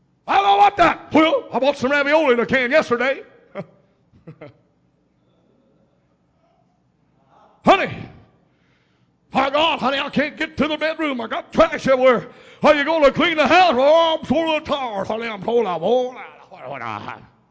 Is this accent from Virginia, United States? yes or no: yes; Fairfax, Virginia, United States; I had been raised in the city all my life. I was a city slicker. I was raised down in Washington, D.C., close to the Capitol, about 12 miles from Washington, raised in Fairfax.